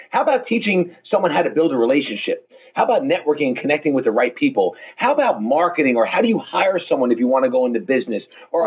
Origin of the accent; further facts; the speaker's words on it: New York, United States; I grew up in Long Island.